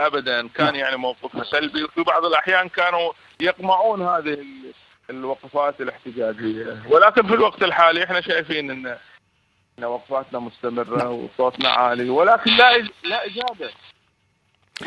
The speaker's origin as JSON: {"language": "Arabic", "country": "Kuwait", "said": "احنا للأمانة ككويتيين بدون جنسية نؤمن بهذا الوطن ونحن أبناء هذا الوطن، ولكن حرمنا من المواطنة"}